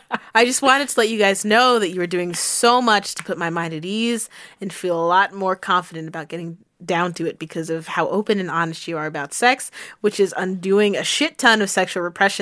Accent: Jamaica; Oh shit, I'm Jamaican.

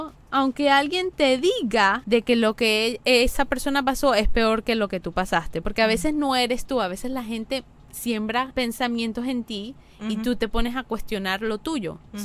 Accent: Venezuela; Viste, estoy hablando como venezolana.

